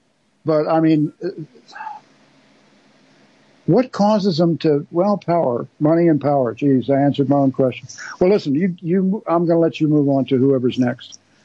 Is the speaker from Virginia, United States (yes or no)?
yes; Virginia, United States; I mean, I'm old enough to remember the Byrd political dynasty in my home state of Virginia.